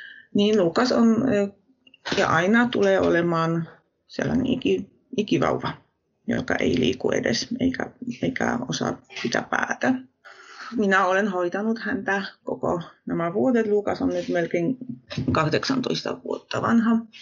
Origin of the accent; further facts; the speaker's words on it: Poland; Finnish is a second language; moved away as an adult; now in Finland; minä olen kotoisin Puolasta ja tulin asumaan Suomeen, koska mun mies on suomalainen.